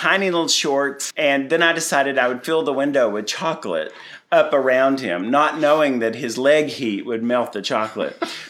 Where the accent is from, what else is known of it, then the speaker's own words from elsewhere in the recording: Tennessee, United States; Yeah. I'm from Tennessee.